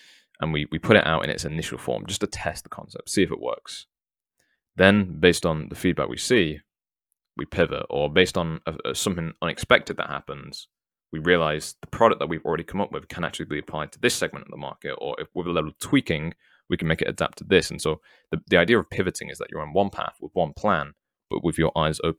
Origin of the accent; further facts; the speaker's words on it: England, United Kingdom; now in United States; I don't actually know that I'm English